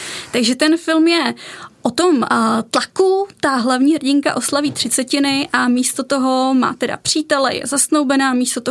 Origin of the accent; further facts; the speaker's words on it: Moravský Krumlov, South Moravian Region, Czechia; já jsem se tam narodila jako v rámci tak, jak se narodíte v nemocnici, ale jinak jsem z Moravského Krumlova, což je mezi Brnem, Znojmem a z Jižní Moravy.